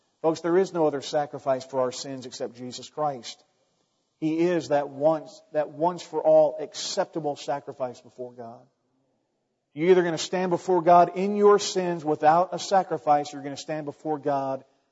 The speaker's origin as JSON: {"language": "English", "country": "United States", "said": "and I'm an American"}